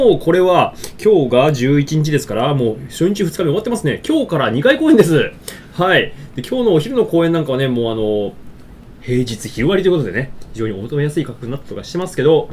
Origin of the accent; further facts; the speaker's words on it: Hyogo, Japan; also born or lived in Kyoto; 僕一応京都生まれ兵庫育ちなんで、